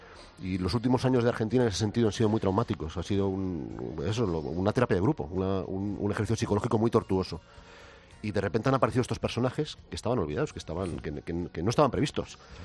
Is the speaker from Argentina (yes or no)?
no; Spain